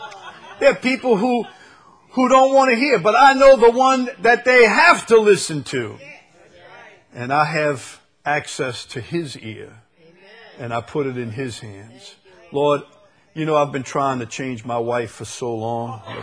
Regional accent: Chalmette, Louisiana, United States; You have to forgive my ain't, you know. I'm from Chalmette. I never did learn proper grammar.

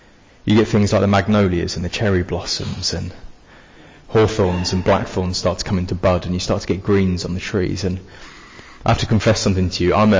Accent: Cambridge, East of England, United Kingdom; So my parents are both from North London, but I am not from North London. I'm from Cambridge, is where I'm from. But I've got bits of Essex, bits of North London, bits of Rotherham and bits of Lincolnshire by now.

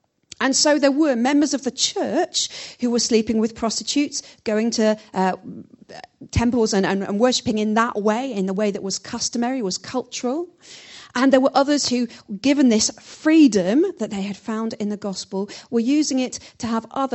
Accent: United Kingdom; We're British.

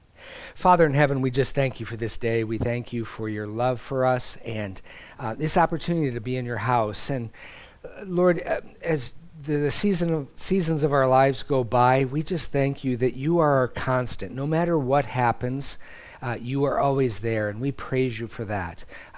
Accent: Midwest, United States; Now, Deb and I grew up in the Midwest, and windstorms, in particular tornadoes, were part and parcel of life.

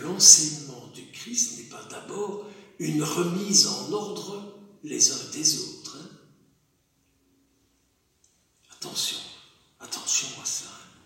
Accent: Wallonia, Belgium; first language Walloon; French is a second language; Moi je suis wallon. Et quand j'étais petit gamin à la ferme chez mes parents

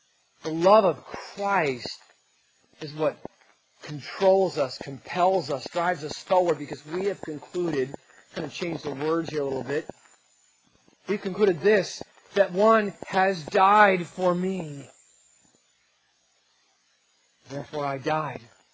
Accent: East Coast, United States; I know He didn't say guys, but I'm from the East Coast, so I say it.

